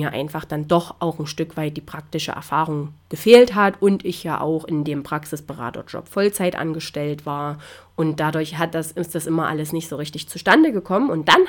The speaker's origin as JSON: {"language": "German", "region": "Thuringia", "country": "Germany", "said": "Ich stamme aus Thüringen, ich stamme aus einem kleinen Dorf direkt an der Grenze von Thüringen und Sachsen, und da wollte ich gerne wieder hin."}